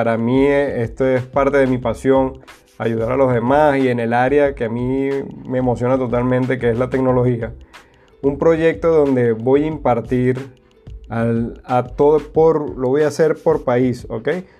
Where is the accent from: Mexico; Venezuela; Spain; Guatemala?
Venezuela; moved away as an adult; now in United States; Yo soy venezolano, nacido en Venezuela, tuve 37 años en Venezuela, ahora vivo en los Estados Unidos